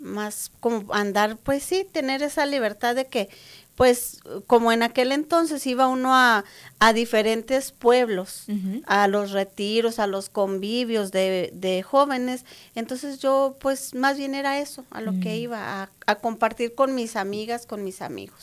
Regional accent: Chihuahua, Mexico; yo soy del estado de Chihuahua, soy de un pueblito. Allá pues yo era católica, iba mucho a retiros y a grupos de jóvenes, porque en aquel entonces pues yo estaba joven.

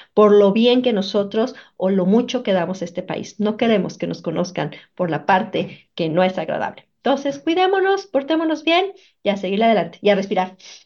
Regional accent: Mexico; moved away; mexicanos muy buenos, sabemos mexicanos que no estamos a veces pensando muy bien y estamos en delitos

